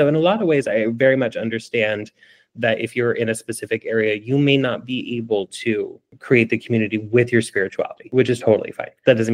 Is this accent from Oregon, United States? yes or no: yes; Oregon, United States; I didn't really grow up speaking Spanish. I didn't grow up in Mexico. You know, I grew up in Oregon.